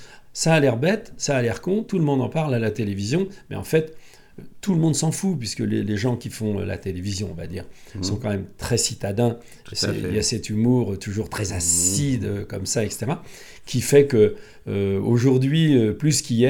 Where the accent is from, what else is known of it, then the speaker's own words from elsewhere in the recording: Montmirail, Grand Est, France; Quand j'étais jeune, j'étais à Montmirail dans la Marne, donc j'étais dehors tout le temps, moi.